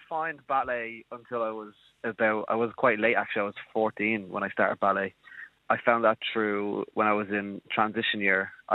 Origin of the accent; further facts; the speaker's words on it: Dublin, Leinster, Ireland; I grew up in Lucan in Dublin.